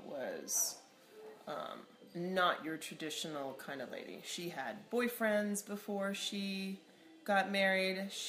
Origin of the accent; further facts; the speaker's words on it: United States; And we were raised here in the United States.